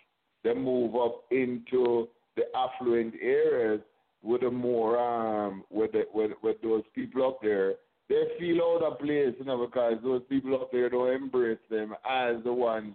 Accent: Jamaica; You know, I am Jamaican. I speak Patois

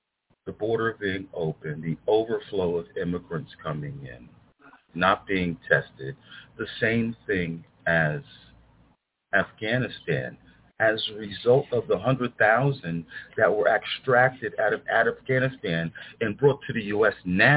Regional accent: Paterson, New Jersey, United States; I remember as a boy growing up in Patterson

